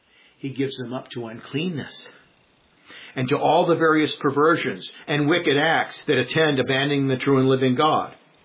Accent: California, United States; I was raised in California.

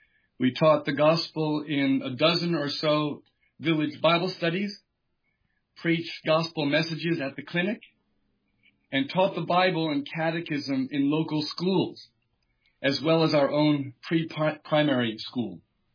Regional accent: New Jersey, United States; And I'm from New Jersey. And I spent all of my U.S. ministry days in New York and D.C. suburbs.

